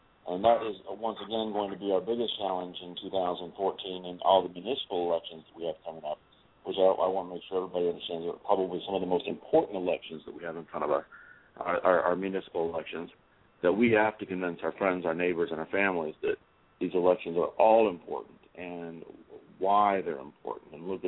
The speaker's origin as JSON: {"language": "English", "region": "Florida", "country": "United States", "tie": "born or raised there", "said": "I grew up in Central Florida."}